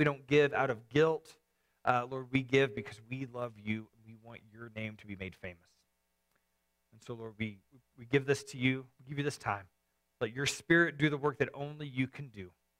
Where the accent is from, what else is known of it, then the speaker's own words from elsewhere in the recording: the South, United States; I grew up in the South